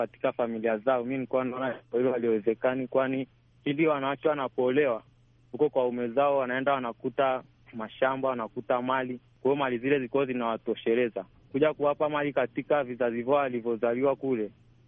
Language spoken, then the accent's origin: Swahili; Moshi, Kilimanjaro, Tanzania; natokea Mpirani, Bokoo, Moshi, Tanzania.